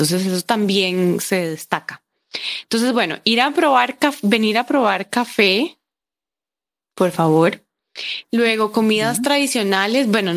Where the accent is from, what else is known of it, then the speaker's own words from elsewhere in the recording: Costa Rica; no somos muchos ticos. Ando en otro país y la gente no me cree que todo el mundo habla como yo, ¿verdad? Y de como, no, es que usted no sabe pronunciar la R. Y yo como, no, en mi país todo el mundo habla así